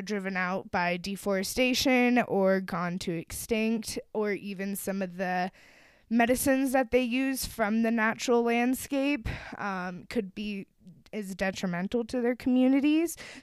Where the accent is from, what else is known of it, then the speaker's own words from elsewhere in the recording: United States; accent: American; I am sure that it is pronounced differently or more correctly than what I am pronouncing it as in my American accent.